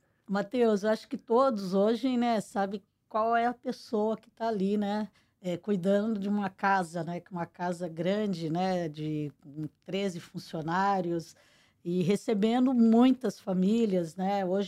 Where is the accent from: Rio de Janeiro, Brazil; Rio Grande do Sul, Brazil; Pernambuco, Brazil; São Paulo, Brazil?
São Paulo, Brazil; Pirajuí; moved away as an adult; now in Campinas, Brazil; eu vim do interior, né? De uma cidade pequena, que era Pirajuí, onde eu nasci. E com 18 anos fui morar em Campinas